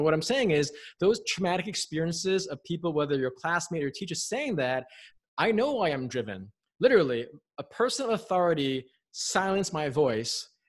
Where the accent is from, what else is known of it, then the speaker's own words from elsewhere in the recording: New York City, New York, United States; I wasn't an immigrant, but my parents were. But growing up in New York City, when I was 6 or 7 years old